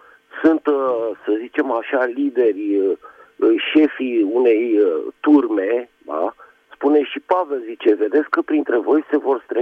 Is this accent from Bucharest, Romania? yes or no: yes; Bucharest, Romania; din București